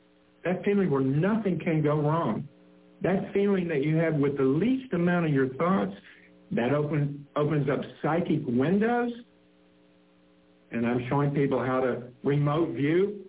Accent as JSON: {"language": "English", "town": "Ashland", "region": "Kentucky", "country": "United States", "tie": "born or raised there", "said": "We've done that, Ashland, Kentucky, my hometown."}